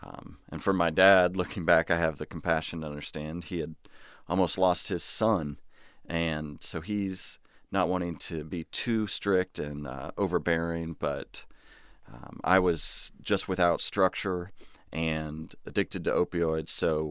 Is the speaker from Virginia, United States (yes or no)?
yes; Fairfax, Virginia, United States; growing up in Northern Virginia in Fairfax, I was really close to my friends and family